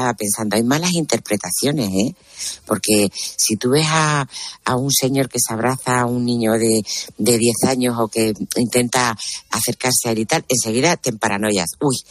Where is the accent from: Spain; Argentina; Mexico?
Spain; Yecla, Region of Murcia; estuve en Yecla, en mi pueblo, en una discoteca de Yecla que yo iba cuando era pequeña, o sea, cuando tenía 20 años